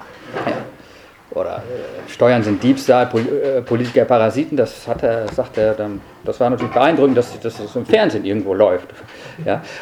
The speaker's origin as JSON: {"language": "German", "town": "Mettingen", "region": "North Rhine-Westphalia", "country": "Germany", "tie": "born or raised there", "said": "Ich bin ja in Mettingen aufgewachsen, also hier ganz in der Nähe."}